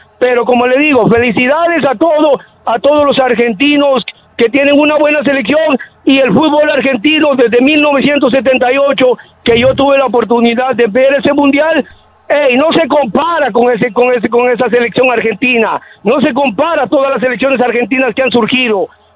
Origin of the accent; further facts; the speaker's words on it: Guatemala; born there; yo soy guatemalteco de nacimiento y no he perdido mi identidad.